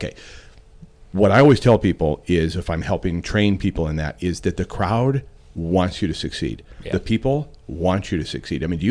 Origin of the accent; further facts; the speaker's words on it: Florida, United States; you heard me open the program with talking about, oh, I'm from Florida.